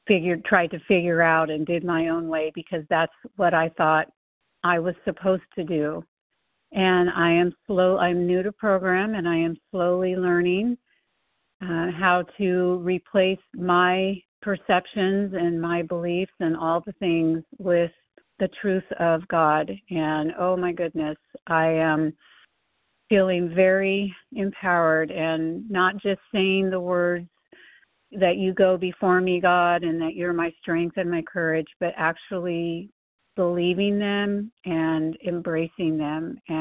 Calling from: California, United States; and I am calling from California.

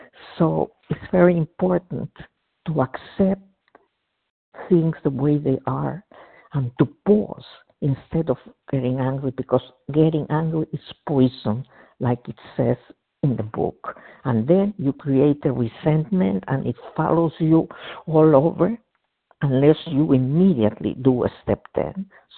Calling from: New Jersey, United States; New Jersey.

